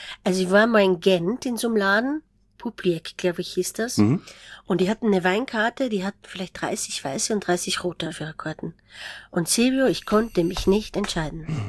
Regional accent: Austria; ich natürlich, ne, so als Österreicherin, blaufränkisch zweigelt, das waren meine Geschmacksbilder.

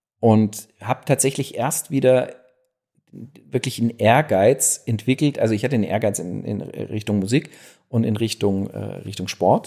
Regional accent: Munich, Bavaria, Germany; born there; Ich bin ja in München geboren

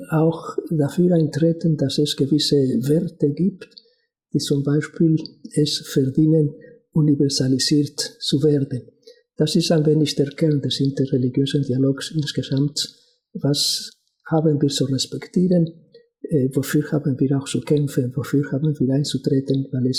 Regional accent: Spain; war für mich, gerade auch als Spanier, schmerzlich einerseits

